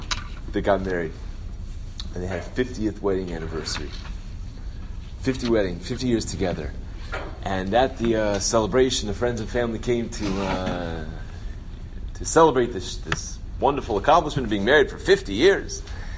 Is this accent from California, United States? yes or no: yes; California, United States; accent: Californian; if you can't understand my Californian accent, then please feel free to ask.